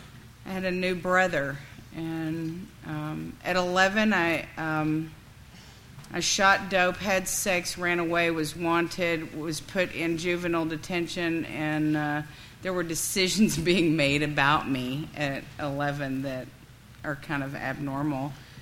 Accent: Dallas, Texas, United States; born there; I was born in Dallas, Texas, and today I got a lot of attention for that, so it's good.

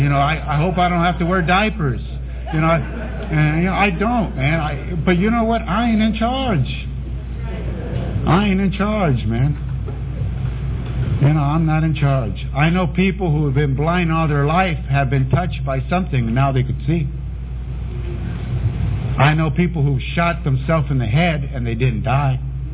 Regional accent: Los Angeles, California, United States; You know, I grew up in, I grew up in East L.A., Boyle Heights, they call it, the west side of East L.A.

